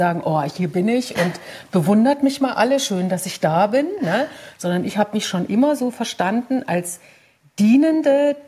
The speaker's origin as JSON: {"language": "German", "region": "East Germany", "country": "Germany", "tie": "born or raised there", "said": "Ich bin ja ein Kind der DDR und bin damit halt in einem Land aufgewachsen, in dem man eigentlich nicht sagen konnte, was man wollte."}